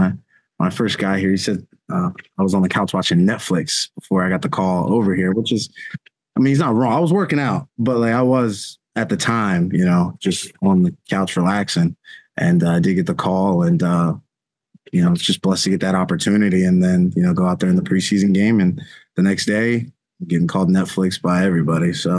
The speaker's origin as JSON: {"language": "English", "town": "Philadelphia", "region": "Pennsylvania", "country": "United States", "tie": "born or raised there", "said": "Oh, of course, man."}